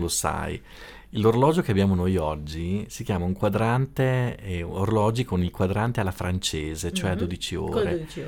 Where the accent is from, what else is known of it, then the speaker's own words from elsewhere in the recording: Magreta, Emilia-Romagna, Italy; i miei non sono proprio di Sassuolo, anch'io, sono di Magretta